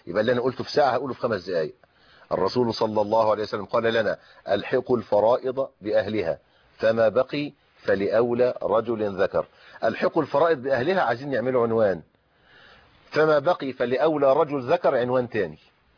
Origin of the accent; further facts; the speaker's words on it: Egypt; لكن إحنا عندنا في مصر القانون حل هذه الإشكالية بفرضية الوصية الواجبة